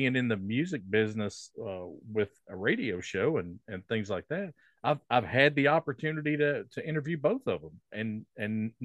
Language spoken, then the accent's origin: English; Bristol, Tennessee, United States; Well, I grew up in the Bristol, Tennessee area.